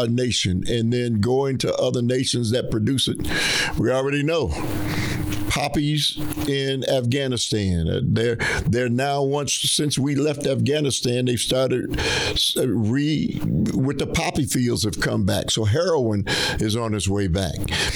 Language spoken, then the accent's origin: English; United States; As you know, I'm an American and have been one for my entire life, 71 years.